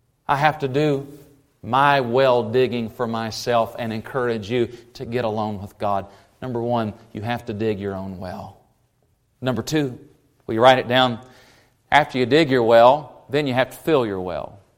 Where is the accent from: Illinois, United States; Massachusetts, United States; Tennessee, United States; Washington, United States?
Tennessee, United States; now I'm from East Tennessee and I could slang with the best slangers.